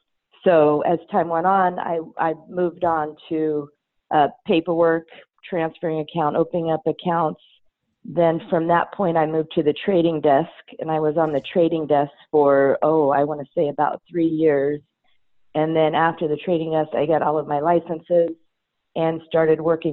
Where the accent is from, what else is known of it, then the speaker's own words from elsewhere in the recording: Oregon, United States; So I grew up in Eastern Oregon, outside a small town on a cattle ranch. I grew up and graduated from Heppner High School.